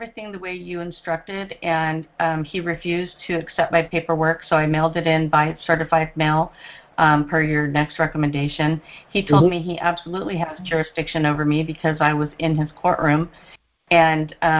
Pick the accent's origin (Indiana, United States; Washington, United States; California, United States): California, United States; Hi, John. I'm from California